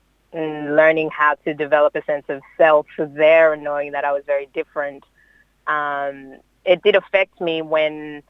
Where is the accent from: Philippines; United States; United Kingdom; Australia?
Philippines; I love being Filipina, you know. I love talking about it.